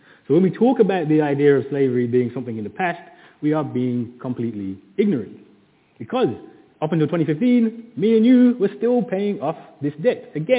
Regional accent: Birmingham, West Midlands, United Kingdom; Even places like, I'm from Birmingham.

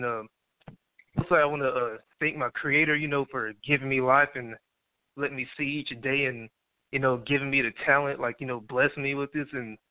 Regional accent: Okmulgee, Oklahoma, United States; you know, I'm from Oklahoma, a small town, Okmulgee, Oklahoma, so there's not too many opportunities around here unless you, like, go to Tulsa or Oklahoma City.

